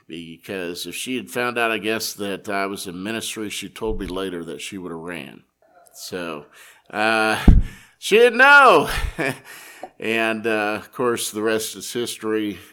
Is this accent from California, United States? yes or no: no; Kansas, United States; moved away; And in 1992, I came all the way from Kansas, because that's where I'm from